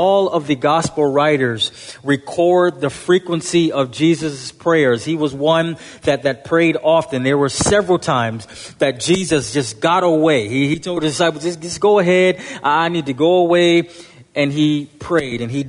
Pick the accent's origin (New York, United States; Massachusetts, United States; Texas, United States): New York, United States; Buffalo; Brother Sam Smalls was a guy I went to church with growing up in Buffalo.